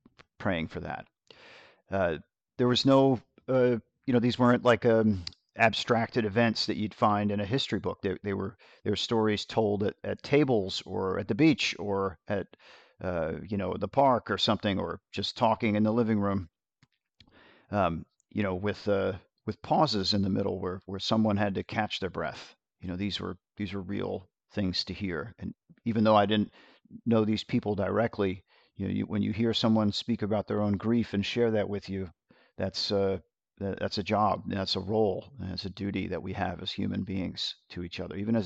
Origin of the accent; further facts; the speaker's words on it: New York, United States; now in North Carolina, United States; And you know, I grew up in New York, so, and I've been to other Jewish communities.